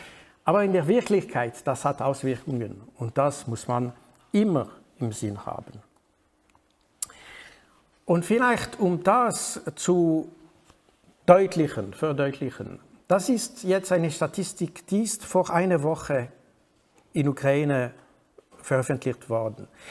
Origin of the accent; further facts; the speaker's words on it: Switzerland; ich bin Schweizer, ich habe den Privileg, nicht in der Krise zu sein